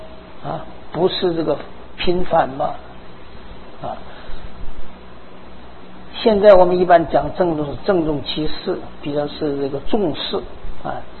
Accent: China; 我小的时候在大陆上

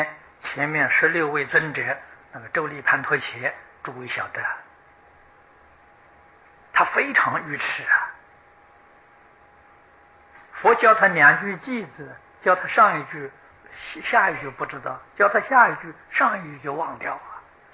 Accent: Taiwan; 我们台湾人财布施啊，是这个世界第一位啊

